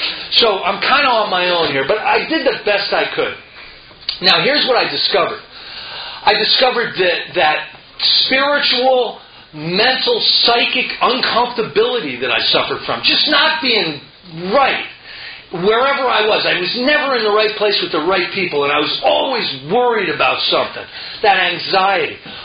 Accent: New Jersey, United States; No, I'm from Jersey, you know? We don't do AA that way up here, you know?

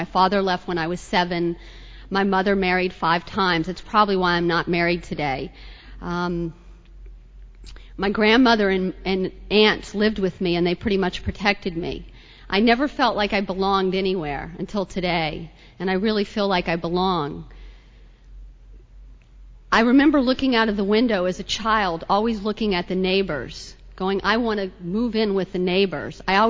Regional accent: New Orleans, Louisiana, United States; born there; now in New York, United States; I was born in New Orleans. I may look like a New Yorker, but I'm not. But I feel like a New Yorker. I've been up here about 10 years.

